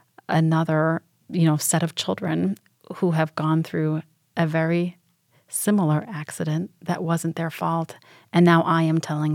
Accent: Royal Oak, Michigan, United States; So I grew up in Royal Oak, Kimball High School, and we had a really active environmental club.

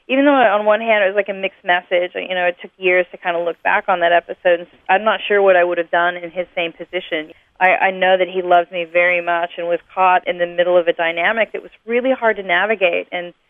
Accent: Kansas, United States; I mean, I grew up in Kansas. All my friends around me were listening to pop music and top 40 radio, yet I grew up on country music.

